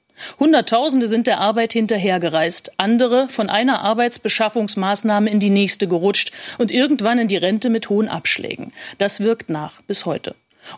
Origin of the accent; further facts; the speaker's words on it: East Germany, Germany; Ich wurde in der DDR geboren. Ich war 12, als die Mauer fiel. Meine Eltern wollten die deutsche Einheit und ich bin hineingewachsen in dieses wiedervereinigte Land.